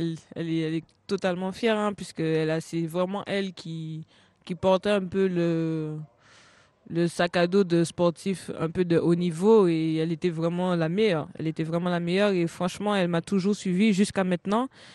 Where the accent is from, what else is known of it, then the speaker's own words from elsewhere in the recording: Trois-Rivières, Guadeloupe; je suis née à Saint-Claude, mais j'habite et j'ai toujours vécu à Trois-Rivières.